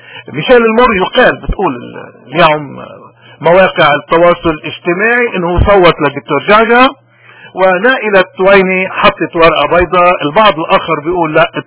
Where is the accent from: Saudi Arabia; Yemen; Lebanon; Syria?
Lebanon; بدنا نشوف الـ الـ الـ الـ القسم الملقان من الكأس انه نقدر نفتخر كلبنانيين رغم كل شيء